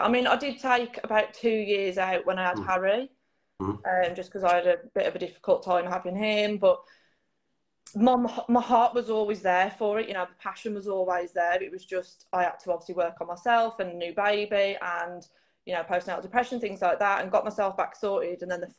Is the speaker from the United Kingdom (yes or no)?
yes; West Midlands, United Kingdom; I like chips and gravy. I'm from the Black Country. That's up here.